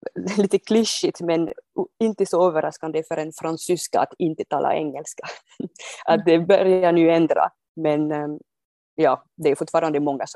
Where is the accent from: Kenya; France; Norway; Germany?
France; first language French; Swedish is a second language; now in Sweden; mitt modersmål är franska. Och i Frankrike så har jag haft tyska i skolan i 12 år.